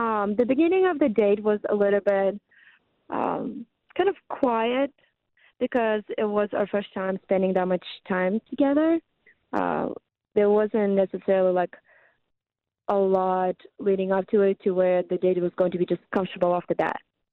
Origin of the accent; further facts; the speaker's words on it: Russia; now in United States; Well, that I was adopted from Russia and that I came to the United States about 14 years ago at this point. That was just how I grew up and what my family is like now.